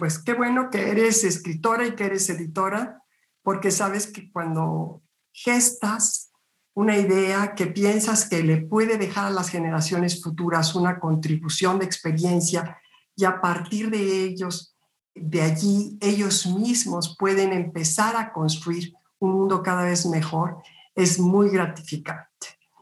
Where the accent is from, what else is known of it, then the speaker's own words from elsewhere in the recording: Mexico; a partir de esta visión internacional y como mexicana